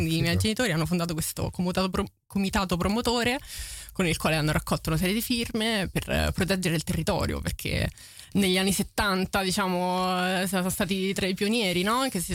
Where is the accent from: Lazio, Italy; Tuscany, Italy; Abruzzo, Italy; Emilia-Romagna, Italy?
Lazio, Italy; Frascati; born or raised there